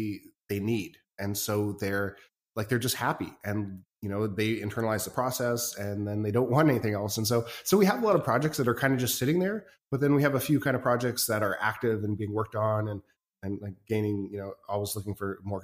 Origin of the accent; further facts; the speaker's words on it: Canada; also born or lived in China; I'm Canadian. I've lived in China a couple times.